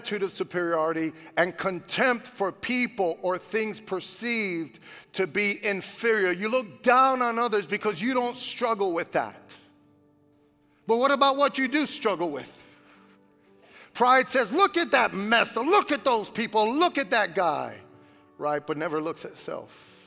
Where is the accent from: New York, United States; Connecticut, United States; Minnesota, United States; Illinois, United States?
New York, United States; Brooklyn; Now, a guy like me, I grew up in Brooklyn.